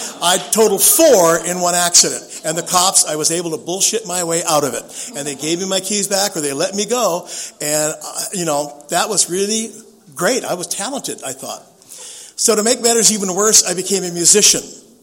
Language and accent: English; San Diego, California, United States; also born or lived in San Francisco; I figured the problem was because I'm a musician, I'm growing up in San Diego, I need to get out of here. I need to do a geographic. So I moved up to San Francisco, into the Bay Area.